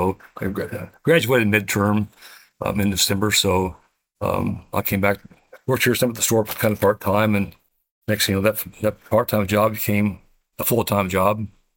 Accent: Mattoon, Illinois, United States; I was born and raised in Mattoon. I was born February 1st, 1960.

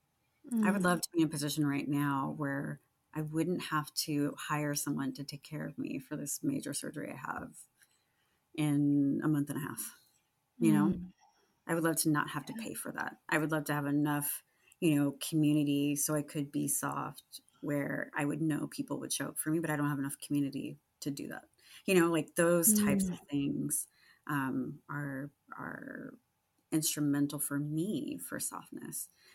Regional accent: Sacramento, California, United States; And then Greta Gerwig is from Sacramento and that's my hometown.

